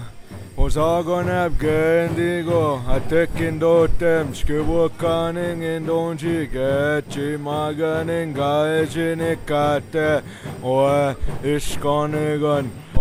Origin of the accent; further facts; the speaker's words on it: Seine River, Ontario, Canada; I'm from Seine River. It has two names, one literally meaning Wild Potato Lake